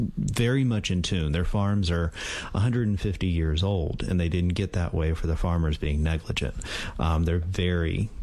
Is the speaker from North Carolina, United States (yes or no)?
yes; North Carolina, United States; So I came here from North Carolina, and one of the best things that I like to do is take good old-fashioned North Carolina pulled pork